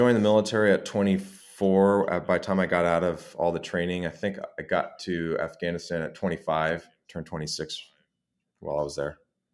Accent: Los Angeles, California, United States; I am from Los Angeles, and I'm an American, and I speak one language. I barely speak Spanish very well.

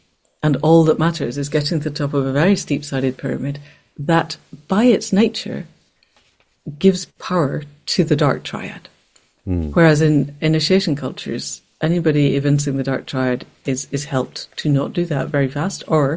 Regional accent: Scotland, United Kingdom; I was born and brought up in Scotland.

